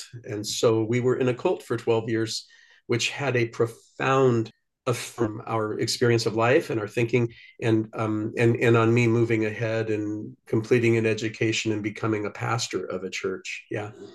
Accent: Portland, Oregon, United States; I'm born and raised in Portland, Oregon, on the west coast of the United States.

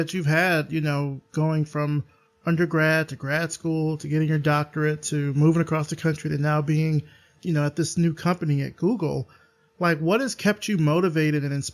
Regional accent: Alabama, United States; I mean, I'm originally from Alabama, and I went to school here in Atlanta at Morehouse

